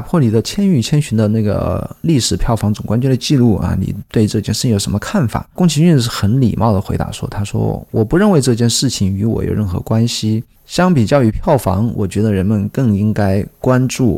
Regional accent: Wuhan, Hubei, China; 我是武汉人啊

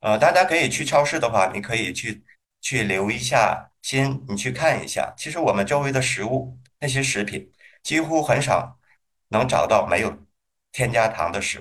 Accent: Hebei, China; 河北的这个叫蜂蜜麻糖啊，是我们家乡的一个特产

